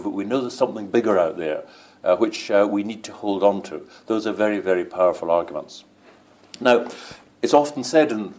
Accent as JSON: {"language": "English", "region": "Scotland", "country": "United Kingdom", "said": "I'm Scottish, I live in Scotland, and I'm proud of being Scottish. But I'm also proud of being British."}